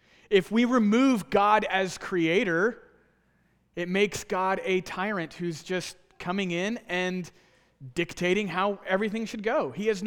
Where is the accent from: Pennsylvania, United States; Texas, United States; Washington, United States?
Texas, United States; Many of you know that I'm from Texas.